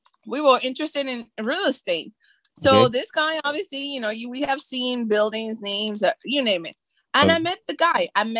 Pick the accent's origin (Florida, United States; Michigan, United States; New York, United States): Florida, United States; Miami; or even myself, which my hometown is Miami, Florida, Dwayne Wade